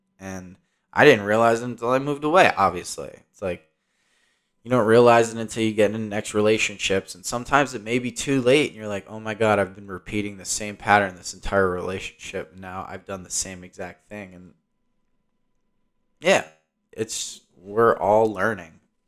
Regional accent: New Jersey, United States; I'm like, yeah, actually, I'm originally from New Jersey.

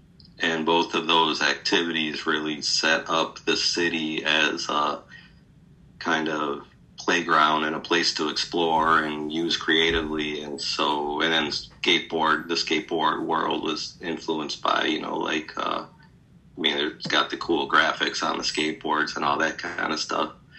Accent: Rochester, New York, United States; now in Chicago, United States; So, I mean, I moved to Chicago in 1982 from Rochester, New York.

